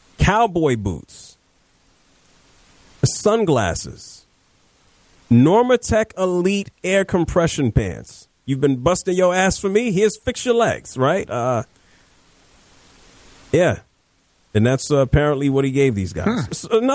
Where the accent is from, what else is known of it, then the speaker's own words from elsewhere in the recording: New York, United States; Where am I going? I'm from New York. You're from New York. Where am I going in New York that I need cowboy boots?